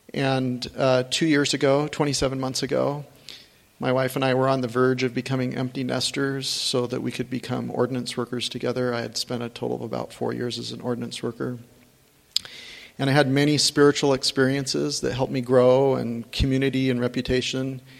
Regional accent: Mesa, Arizona, United States; Growing up in the Mesa, Arizona area, my family was super Orthodox.

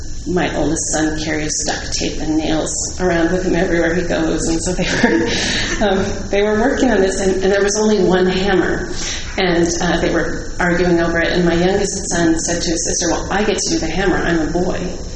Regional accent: Nashville, Tennessee, United States; My Laurel advisor, I grew up in Nashville, and my Laurel advisor was this magnificent Southern woman

